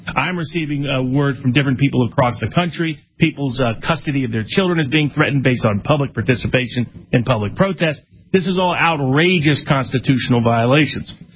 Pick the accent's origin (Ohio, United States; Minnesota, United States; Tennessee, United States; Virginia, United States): Tennessee, United States; Chattanooga; the mayor of Chattanooga, my hometown